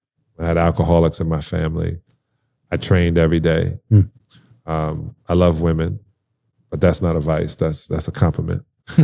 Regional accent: Brooklyn, New York, United States; I was growing up in Brooklyn.

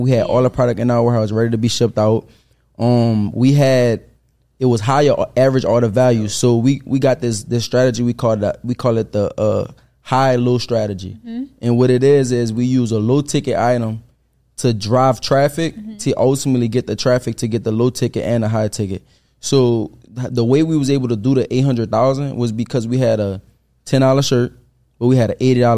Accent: New Orleans, Louisiana, United States; He know I'm from New Orleans.

